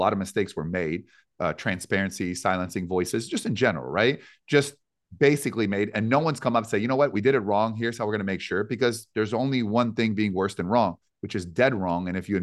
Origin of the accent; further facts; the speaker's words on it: Canada; now in United States; and I'm originally from Canada. So I looked up, you know, I always tell people I was born in Canada, made in America.